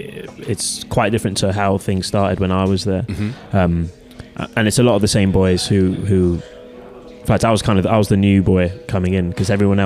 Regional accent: Bromley, London, United Kingdom; one of the reasons why I'm from Bromley in southeast London.

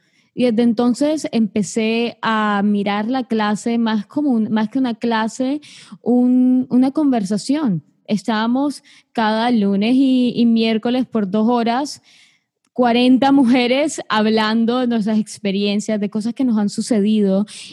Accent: Colombia; now in United States; Como latina y como mujer, y por ser joven, es muy fácil encontrarse con personas que al saber que uno es colombiana, por ejemplo yo

